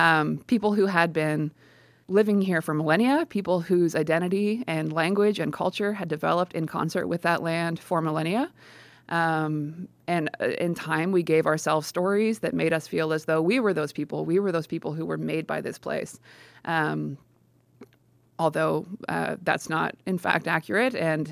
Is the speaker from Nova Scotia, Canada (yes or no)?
no; Fredericton, New Brunswick, Canada; born there; So I am a Maritimer. I was born in Fredericton.